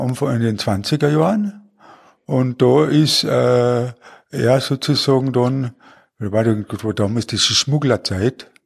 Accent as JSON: {"language": "German", "town": "Klagenfurt", "region": "Carinthia", "country": "Austria", "tie": "born or raised there", "said": "und ist dann letztendlich in Klagenfurt gelandet und deswegen bin ich in Klagenfurt aufgewachsen."}